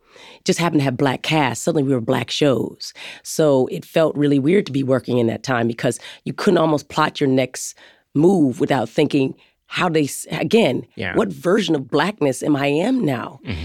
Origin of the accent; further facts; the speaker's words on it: Arizona, United States; But I'm a person from Arizona. I grew up in the wild, so it didn't seem so weird to me to ignore the furniture and to ignore the grammar and the periods and the commas.